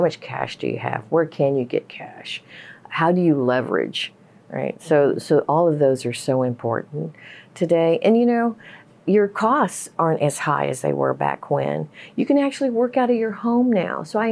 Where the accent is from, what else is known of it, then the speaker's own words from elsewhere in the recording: United States; And at the time, so, you know, I'm Japanese American.